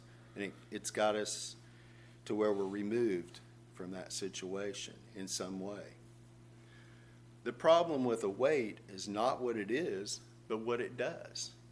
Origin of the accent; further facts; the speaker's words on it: Salem, United States; We used to go in the field next to our house where I grew up in Salem.